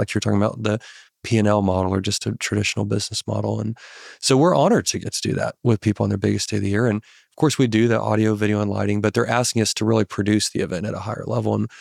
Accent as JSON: {"language": "English", "region": "Arkansas", "country": "United States", "said": "I keep saying folks because I'm from Arkansas"}